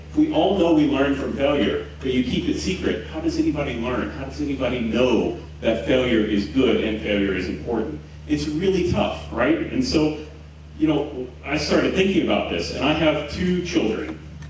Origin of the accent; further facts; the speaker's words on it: Houston, Texas, United States; But I'm here from Houston, Texas, and that's Houston, not Houston.